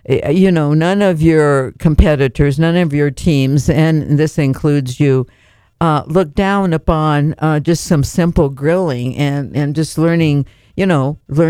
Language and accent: English; Iowa, United States; also born or lived in Minnesota; I grew up in Iowa and went down to the river with my dad catfishing, and then northern Minnesota, we went fishing for everything.